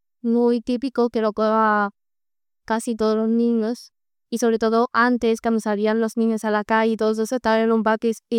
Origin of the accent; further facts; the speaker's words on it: Las Ventas de Retamosa, Castilla-La Mancha, Spain; Yo soy de las Ventallas de Tamosa, de Toledo.